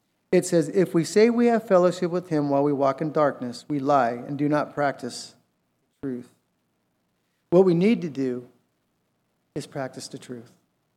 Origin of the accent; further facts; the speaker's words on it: Covina, California, United States; when we were growing up in Covina